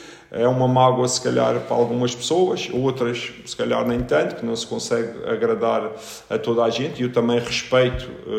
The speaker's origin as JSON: {"language": "Portuguese", "region": "Madeira", "country": "Portugal", "said": "Sim, eu acima de tudo sou madeirense"}